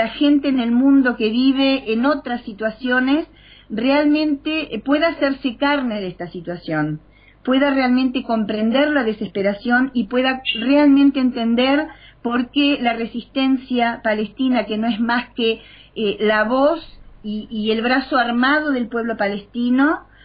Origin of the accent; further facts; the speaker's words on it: Argentina; esta es la parte que nos toca a nosotros como argentinos